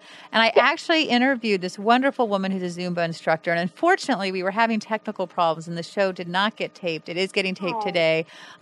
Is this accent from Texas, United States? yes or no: no; California, United States; I am from California, and if I can do it, anyone can do it. I've been here almost 10 years